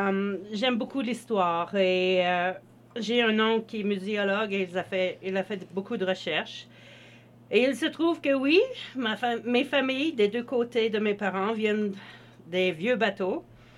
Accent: Mont-Louis, Quebec, Canada; je suis née sur la côte nord au Québec et j'ai grandi en Haute-Gaspésie dans un village côtier qui s'appelle Mont-Louis. Puis ensuite, nous sommes déménagés à Amqui, une autre région de la Gaspésie, dans la vallée de la Matapédia

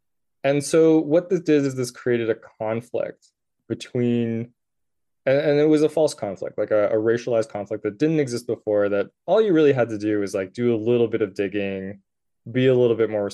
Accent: Richmond, British Columbia, Canada; When I was in the city of Richmond, so I was there working, it was my hometown as well. And you kind of grow up, I'm a mixed race as well.

